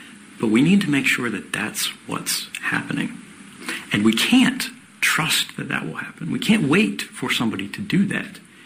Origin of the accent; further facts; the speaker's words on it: United States; there are a lot of reforms that I feel, as an American, desperately need to be made.